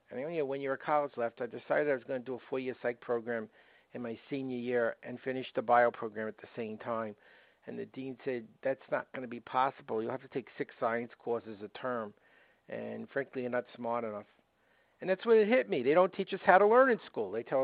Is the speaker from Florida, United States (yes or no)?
no; Brooklyn, New York, United States; accent: Brooklyn; I grew up in Brooklyn. You may have noticed I have a bit of a Brooklyn accent. And the area I grew up in was where the movie Goodfellas was filmed. Not the nicest neighborhood. It was in the projects.